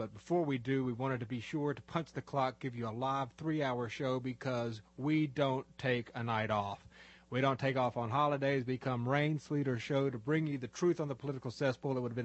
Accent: Chicago, Illinois, United States; Even though I'm a Yankee from Chicago, otherwise known as Obamaland, I love and admire all cultures which have grown out of European civilization.

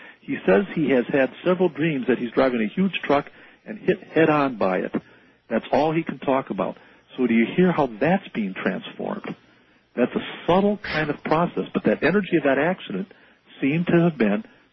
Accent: Hawaii, United States; And I know speaking now as a Hawaiian

